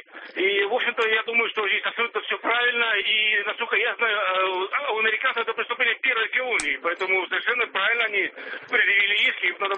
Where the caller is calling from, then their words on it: Perm, Perm Krai, Russia; город Пермь.